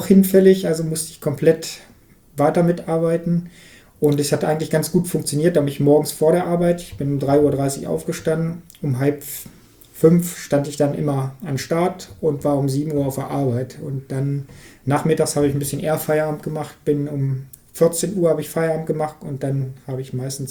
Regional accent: Harz, Germany; born or raised there

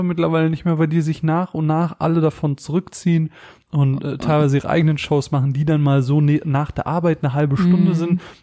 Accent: Germany; Für uns als Deutsche wäre das natürlich perfekt.

